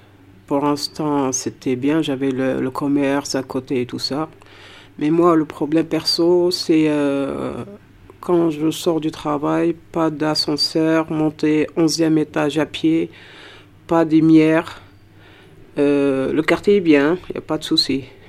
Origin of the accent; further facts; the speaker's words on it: Montauban, Occitanie, France; Bon, moi j'étais de Montauban, mais je me suis approchée de Toulouse parce que par rapport à mon travail, j'ai eu un CDI. C'est pour ça que je suis venue sur Toulouse.